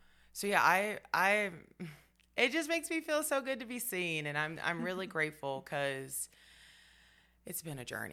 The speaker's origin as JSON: {"language": "English", "town": "Memphis", "region": "Tennessee", "country": "United States", "tie": "born or raised there", "said": "A little bit. Just a little bit. It's full of character, love. Food is phenomenal. There's a lot of grit and grind in the city."}